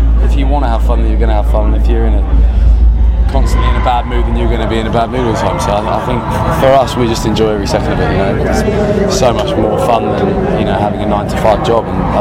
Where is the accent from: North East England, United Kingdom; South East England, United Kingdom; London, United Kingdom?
South East England, United Kingdom; Brighton; We're from Brighton in England.